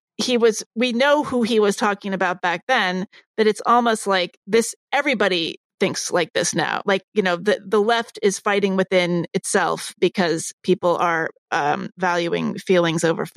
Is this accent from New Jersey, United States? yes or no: yes; New Jersey, United States; So I'm from New Jersey too, a little bit. Didn't live my whole childhood there, but went to high school there.